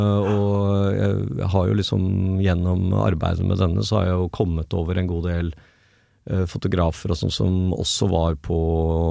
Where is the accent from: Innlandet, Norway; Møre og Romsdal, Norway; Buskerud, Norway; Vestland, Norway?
Buskerud, Norway; Drammen; jeg måtte jo starte med Drammensalen i og med at det er liksom hjembyen min.